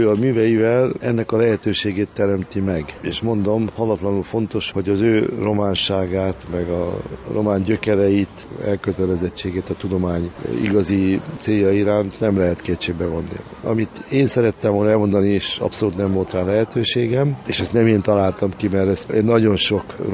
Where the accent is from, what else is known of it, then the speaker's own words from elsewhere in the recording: Hungary; örülök magyar történészként, mert ő ezt megteheti románként, de egy külföldi, én ugye nem vagyok külföldi